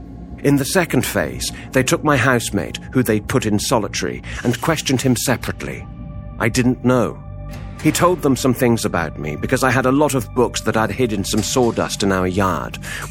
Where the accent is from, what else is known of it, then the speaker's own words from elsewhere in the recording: Skidra, Central Macedonia, Greece; also born or lived in Thessaloniki; I was born in Thessaloniki in 1947. But most of the time after that, my childhood, I spent in Skidra.